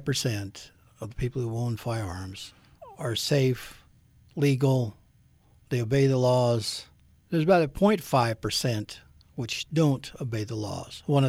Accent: North Carolina, United States; moved away as an adult; I grew up in North Carolina, went in the Army, got out, went to grad school, moved to Utah, working there, and then they had a job in California, and I came to California.

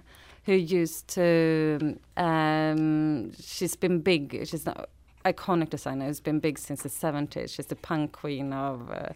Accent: Sweden; now in London, United Kingdom; Yeah, we are from Sweden.

